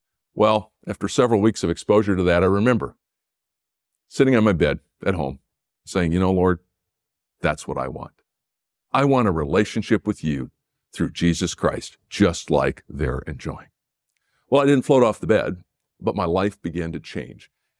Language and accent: English; Rockford, Illinois, United States; moved away as an adult; My dad drove me out from Rockford, Illinois, which is my hometown, and it took us 1,000 miles of driving to get to MIT.